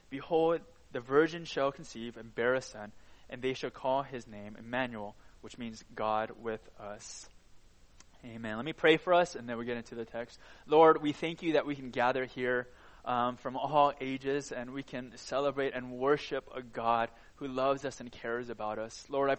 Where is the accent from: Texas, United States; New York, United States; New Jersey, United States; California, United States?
California, United States; I'm originally from California, and we don't get a lot of snow.